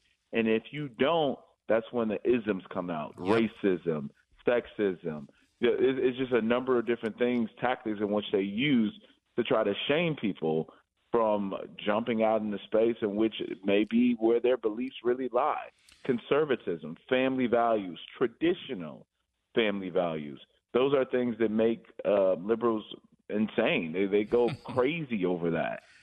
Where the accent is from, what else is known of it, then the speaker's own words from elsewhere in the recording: Chicago, Illinois, United States; which in Chicago could be laying in your bed. And this is just such a sad occasion. That is the case in my hometown, but that is absolutely what it is.